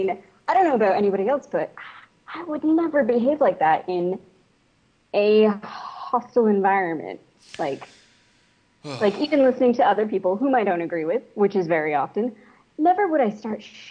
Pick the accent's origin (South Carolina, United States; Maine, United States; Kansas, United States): Maine, United States; now in Atlanta, United States; Actually, I'm originally from Maine, so I'm originally from near where Johnny is. I did my first 2 years at University of Maine in Orono until I transferred to the Savannah College of Art and Design down here in Atlanta.